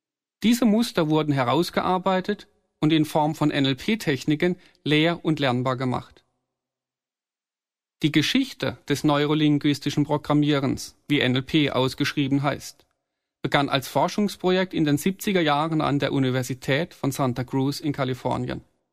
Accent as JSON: {"language": "German", "town": "Freiburg im Breisgau", "region": "Baden-Württemberg", "country": "Germany", "tie": "born or raised there", "said": "in meiner Heimatstadt Freiburg im Breisgau."}